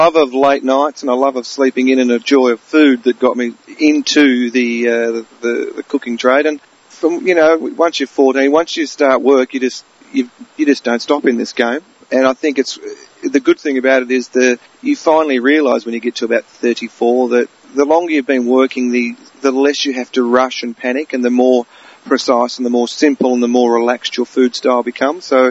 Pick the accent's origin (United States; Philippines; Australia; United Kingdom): Australia; Launceston, Tasmania; Launcestonian, to be precise. Yep, born and bred in Launceston, and like all Tasmanians, they're drawn back to this place.